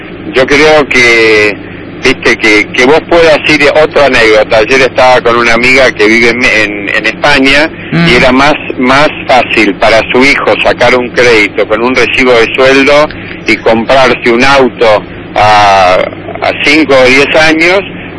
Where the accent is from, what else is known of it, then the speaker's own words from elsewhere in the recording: United States; Spanish is a second language; now in Argentina; yo soy gringo, tengo mi familia viviendo en Estados Unidos, mis hermanos, y es como que hay cosas que nos pasan a nosotros acá en la Argentina